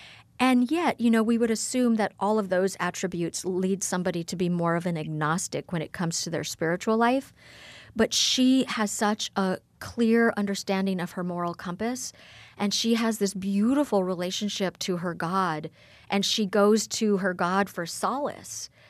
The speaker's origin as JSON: {"language": "English", "region": "New Mexico", "country": "United States", "tie": "born there", "moved": "as an adult", "lives_now": "New York City, United States", "said": "And then at 19, I went to New York City for the first time, and I looked around and went, oh, I'm a New Yorker that was born on a ranch in New Mexico."}